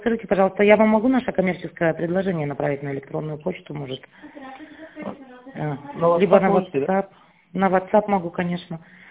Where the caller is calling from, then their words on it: Irkutsk, Irkutsk Oblast, Russia; Мы из Иркутска.